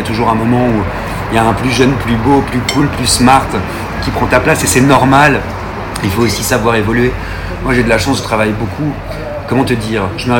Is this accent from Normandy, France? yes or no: no; Paris, Île-de-France, France; born there; Et puis c'est là où j'ai toutes mes racines, effectivement, puisque mes deux parents étaient auvergnats, sont auvergnats. Et même si je suis né à Paris, c'est le lieu où je me suis rendu pour les vacances, en week-end.